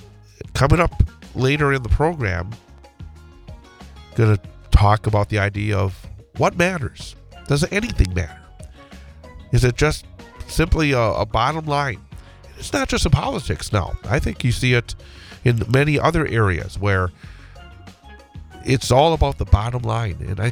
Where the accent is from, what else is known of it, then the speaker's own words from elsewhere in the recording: Rothschild, Wisconsin, United States; Remember, I lived in Rothschild. I grew up in Rothschild. I went to Rothschild School.